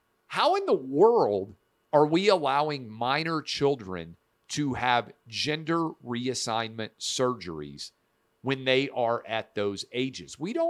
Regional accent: Tennessee, United States; in my home state of Tennessee

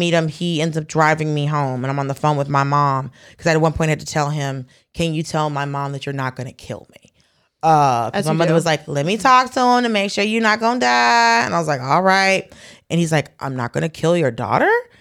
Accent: Atlanta, Georgia, United States; Right, and I grew up in Atlanta, so everybody has, you start driving when you're 13.

